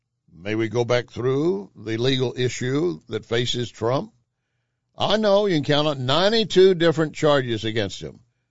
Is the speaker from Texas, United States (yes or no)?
yes; Pecos, Texas, United States; I grew up in Pecos, the home of the hanging judge, basically.